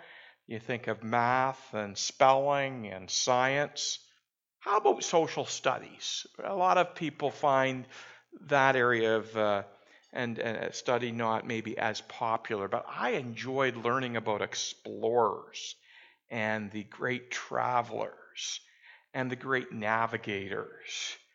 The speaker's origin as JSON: {"language": "English", "town": "Orillia", "region": "Ontario", "country": "Canada", "tie": "born there", "said": "I was born in Orillia."}